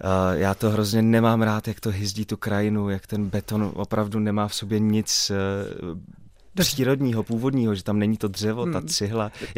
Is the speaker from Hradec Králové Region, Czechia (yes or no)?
no; Ostrava, Moravian-Silesian Region, Czechia; Já jsem 17 let žil v paneláku na Ostravě Jih, v Ostravě Jih. Takže vycházím tady z tohohle betonového království, kde jsme se všichni znali.